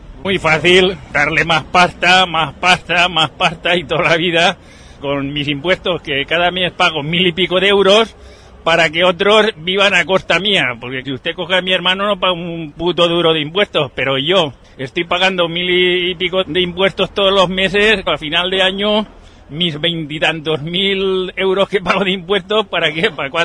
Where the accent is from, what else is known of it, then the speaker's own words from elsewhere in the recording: Valencian Community, Spain; born there; Yo soy valenciano, nacido aquí, pero mis padres eran de fuera, uno murciano y otro francés.